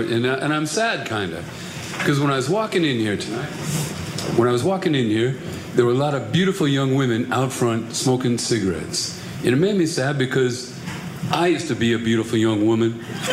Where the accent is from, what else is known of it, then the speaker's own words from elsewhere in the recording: Ireland; I'm Irish.